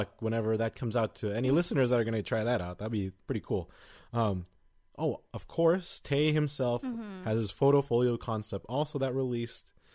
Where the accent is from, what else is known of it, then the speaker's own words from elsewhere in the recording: United States; Yeah, even I, we're from America, and we're like, yeah.